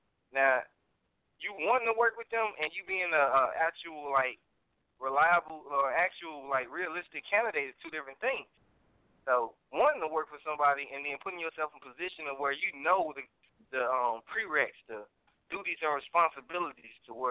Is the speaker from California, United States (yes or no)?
no; Chicago, Illinois, United States; then you got my 708 number because, you know, I'm from the Shy originally.